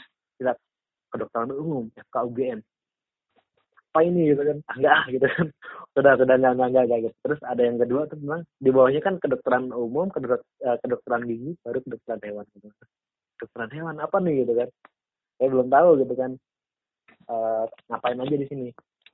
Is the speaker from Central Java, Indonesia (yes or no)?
yes; Klaten, Central Java, Indonesia; Saya asal dari Klaten gitu ya.